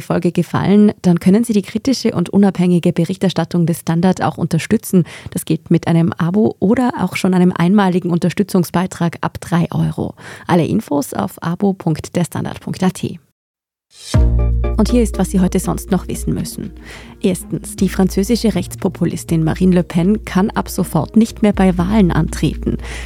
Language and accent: German; Lower Austria, Austria; das sage ich als Niederösterreicherin